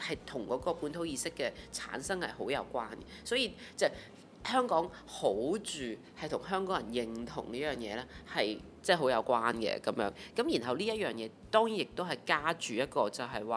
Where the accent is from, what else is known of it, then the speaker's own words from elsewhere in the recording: China; now in Hong Kong; 即係我哋因為我都係大陸嚟噶嘛